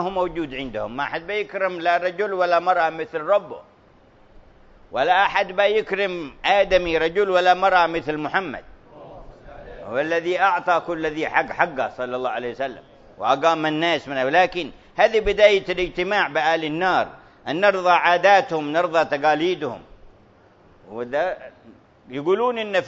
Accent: Aden, Yemen; انتشر في فترة ماضية عندنا في عدن

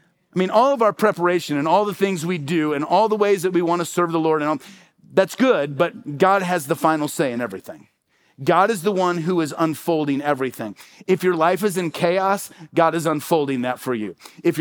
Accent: Midwest, United States; born there; I don't know if it's because I was a firstborn child or because I was born in the Midwest

